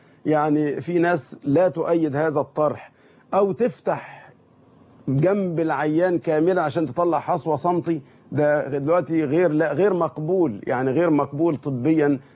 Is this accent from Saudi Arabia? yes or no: no; Egypt; ياريتنا إحنا كمصريين نستوعبها